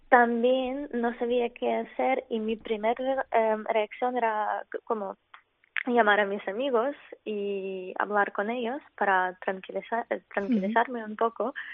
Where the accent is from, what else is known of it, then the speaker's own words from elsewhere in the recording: Cherkasy, Cherkasy Oblast, Ukraine; Spanish is a second language; De Cherkasy.